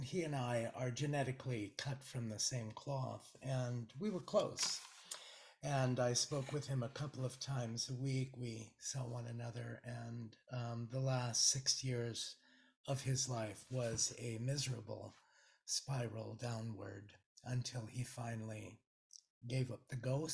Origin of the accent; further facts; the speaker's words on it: Malta; now in United States; My parents and my older siblings, I'm from Malta, I'm an immigrant, and I was just in New York and I went back to Ellis Island. I hadn't been there in 71 and a half years.